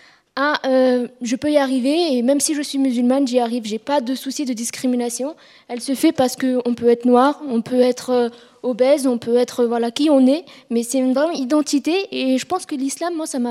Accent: Paris, Île-de-France, France; Donc moi, je ne suis pas suisse du tout, je suis parisienne et puis je viens travailler en Suisse

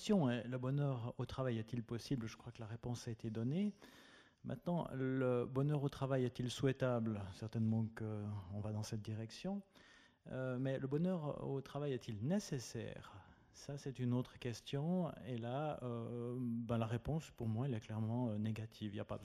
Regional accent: Fribourg, Switzerland; vous avez compris que là d'où je viens, à Fribourg, il y a tout un mouvement social

